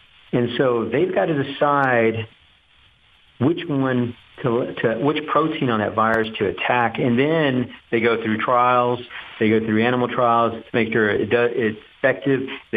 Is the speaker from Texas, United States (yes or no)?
yes; Duncanville, Texas, United States; You know, growing up in Duncanville, driving to downtown Dallas, used to work at a bar called Baby Doe's, you know, as a bartender there.